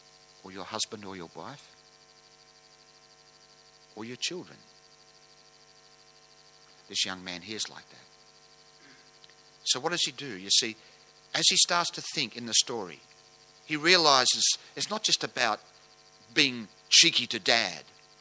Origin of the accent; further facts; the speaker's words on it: Sydney, New South Wales, Australia; I wasn't always a Christian. I grew up in South Sydney.